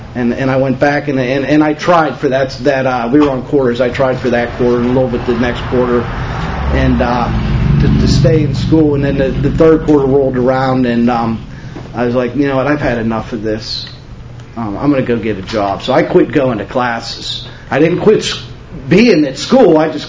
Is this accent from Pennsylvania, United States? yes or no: yes; Pittsburgh, Pennsylvania, United States; In the wintertime, I'm from Pittsburgh, and in the wintertime, a lot of children's parents head south